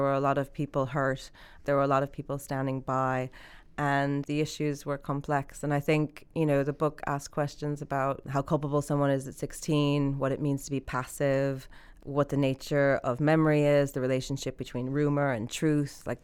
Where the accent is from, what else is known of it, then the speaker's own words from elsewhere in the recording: United States; moved away as an adult; now in Ireland; So, yeah, I moved around a lot growing up. I'm American. I was born and raised there. And I've lived in Ireland since 2000. I'm married to an Irish man.